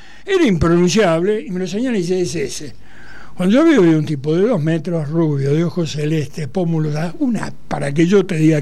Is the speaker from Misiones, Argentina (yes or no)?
yes; Apóstoles, Misiones, Argentina; Yo soy de al lado. Yo soy de Apóstoles de Misiones.